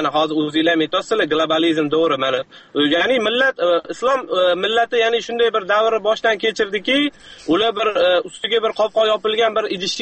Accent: Tashkent, Uzbekistan; men o'zim Toshkentlikman

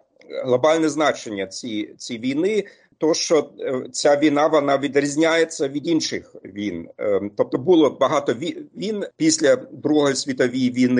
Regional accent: East Germany, Germany; особливо я сам з Східної Німеччини

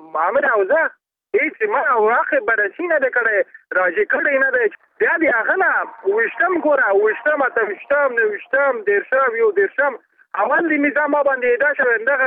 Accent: Balkh, Afghanistan; زه د بلخ ولایت اوسیدونکی یم.

